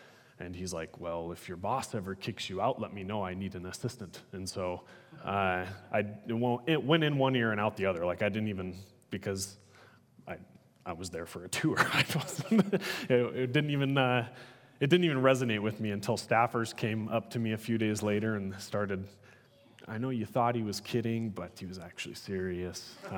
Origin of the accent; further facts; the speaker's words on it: Florence, Montana, United States; also born or lived in Missoula; I was born in Missoula, raised in Florence. I went to Valley Christian School in Missoula, met my wife there.